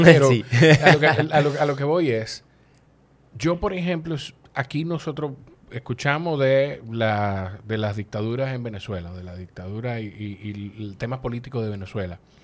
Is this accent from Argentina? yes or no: no; Dominican Republic; Nosotros como dominicanos, yo no sé si quizá por la distancia en el mapa